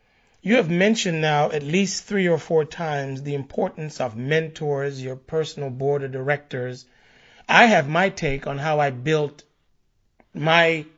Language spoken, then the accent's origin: English; Jamaica; what I experienced growing up in Jamaica.